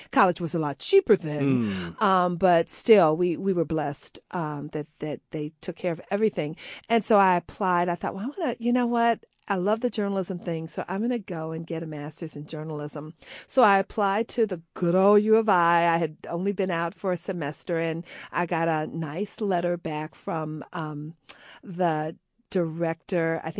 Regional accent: Chicago, Illinois, United States; Hey, I'm from Chicago.

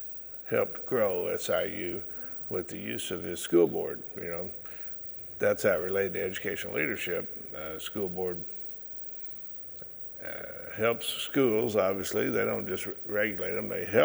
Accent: Metropolis, Illinois, United States; I grew up in Metropolis, Illinois.

